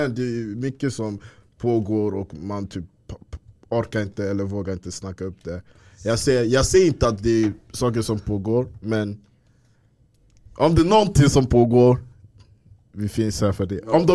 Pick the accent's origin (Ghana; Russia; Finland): Ghana; Swedish is a second language; men jag kommer från Ghana. Så säger jag, Ghana, jag var i Tanzania innan.